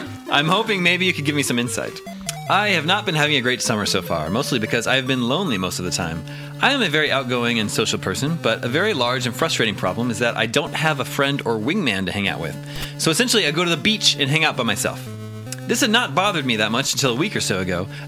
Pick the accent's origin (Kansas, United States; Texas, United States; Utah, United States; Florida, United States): Kansas, United States; I didn't get to do that in the summers growing up in Kansas.